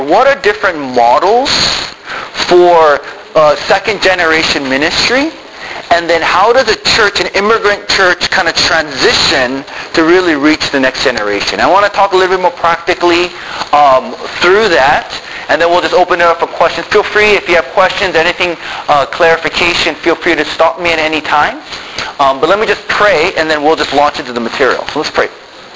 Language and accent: English; Tokyo, Japan; And my wife and I both grew up in the mission field. I grew up in Tokyo, Japan. My parents are missionaries with the Christian Missionary Alliance from America to Tokyo as Koreans.